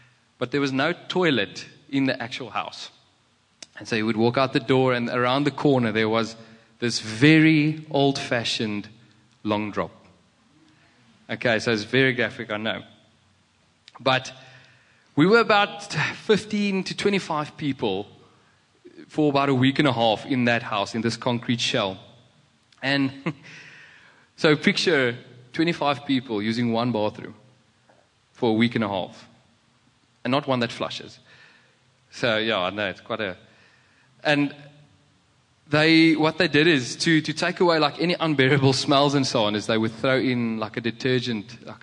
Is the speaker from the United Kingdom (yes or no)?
no; South Africa; accent: Afrikaans; English is a second language; And the Afrikaners, so I'm Afrikaans, if you can hear by my accent.